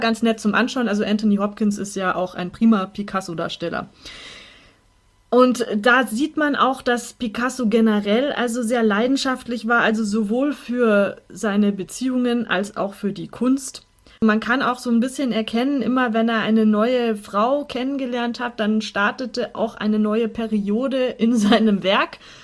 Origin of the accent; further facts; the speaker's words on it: Munich, Bavaria, Germany; Was uns als Münchner ja besonders interessiert